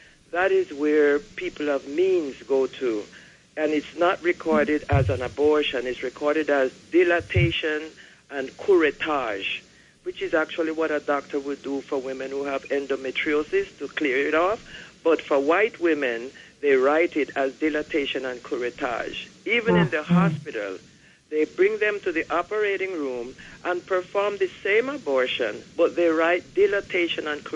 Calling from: Brooklyn, New York, United States

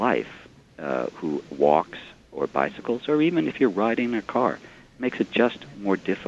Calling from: Brooklyn, New York, United States; from Brooklyn.

